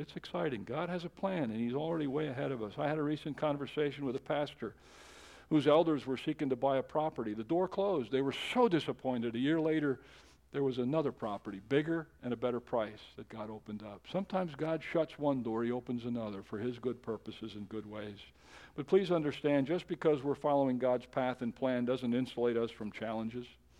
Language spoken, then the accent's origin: English; Emmaus, Pennsylvania, United States; now in Philadelphia, United States; I grew up in Emmaus. I didn't go much out of Emmaus, you know, but landed in Philadelphia. I'm living in Philadelphia.